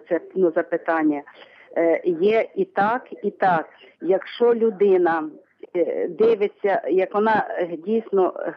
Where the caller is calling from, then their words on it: Vinnytsia, Vinnytsia Oblast, Ukraine; з Вінниці.